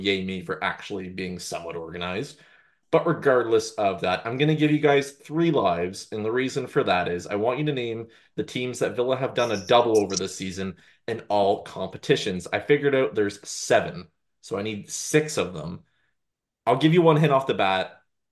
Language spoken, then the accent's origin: English; Canada; as a Canadian who has not had many of these things in terms of actually in the UK